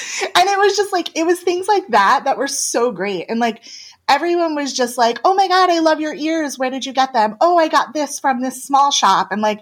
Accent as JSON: {"language": "English", "region": "Northeast", "country": "United States", "said": "Like, I'm from the Northeast. I understand like the Jersey Shore, quote unquote, type."}